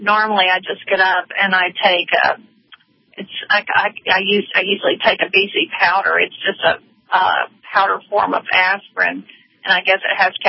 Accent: the South, United States; We're from the South, so I fixed grits.

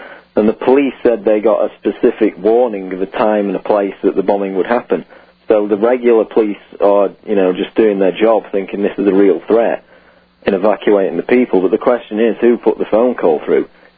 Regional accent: Sheffield, Yorkshire and the Humber, United Kingdom; which led to 8,000 people being evacuated from an area of Sheffield, my hometown, earlier today.

